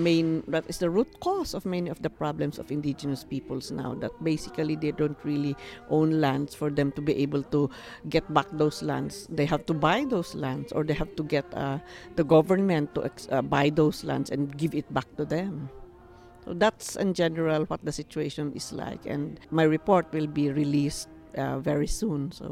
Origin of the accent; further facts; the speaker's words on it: Cordillera Administrative Region, Philippines; I am Akankanae Igorot from the Cordillera region in the Philippines.